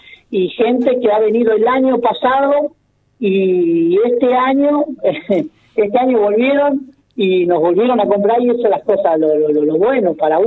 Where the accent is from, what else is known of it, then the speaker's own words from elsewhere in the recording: Carmen de Areco, Buenos Aires Province, Argentina; now in Mercedes, Argentina; Yo vengo de la ciudad de Carmen de Areco, hace 19 años que estoy radicado acá en Mercedes.